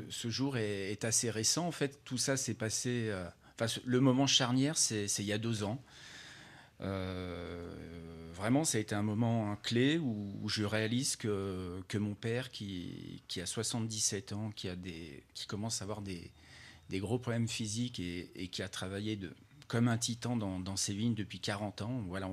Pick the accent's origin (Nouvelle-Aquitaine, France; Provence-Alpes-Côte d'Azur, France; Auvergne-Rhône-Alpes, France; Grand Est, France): Auvergne-Rhône-Alpes, France; Par contre, c'est vrai que assez rapidement, j'ai quitté la Savoie.